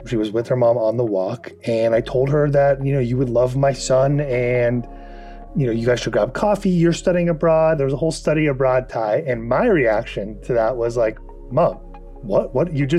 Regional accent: Calabasas, California, United States; I'm 29 years old. I'm from Calabasas, California, and I work in advertising at Twitch.

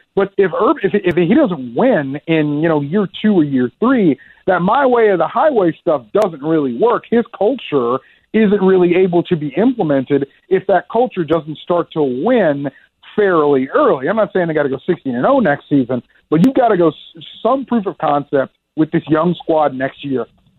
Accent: Gainesville, Florida, United States; I grew up in Gainesville, Florida, and went to the University of Florida.

